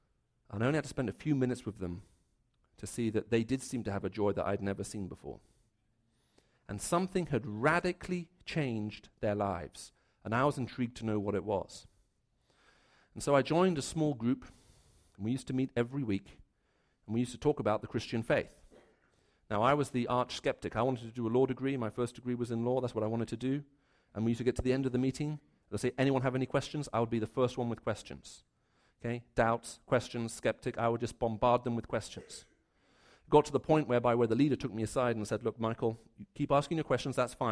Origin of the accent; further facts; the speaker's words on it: Saudi Arabia; because I was raised in Saudi, so that's what you wear.